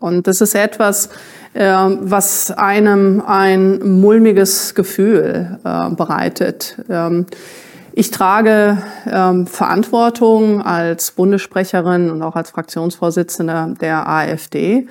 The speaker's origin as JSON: {"language": "German", "country": "Germany", "said": "vor allen Dingen auch in Deutschland, was ich als Deutsche auch historisch beobachten kann"}